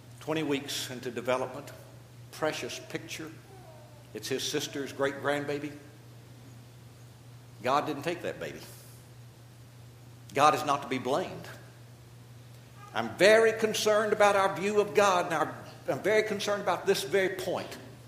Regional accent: Arkansas, United States; I don't want any jokes about how they're from Arkansas. I'm from Arkansas.

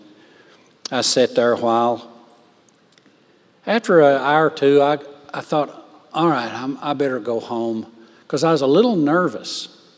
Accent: Tennessee, United States; She was from Ohio, and I was from Tennessee.

